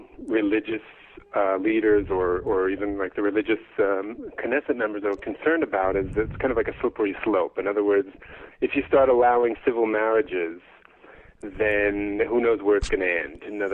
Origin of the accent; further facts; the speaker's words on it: Santa Monica, California, United States; also born or lived in New Jersey / San Diego; now in Israel; I was born in New Jersey, and I lived in Santa Monica, California.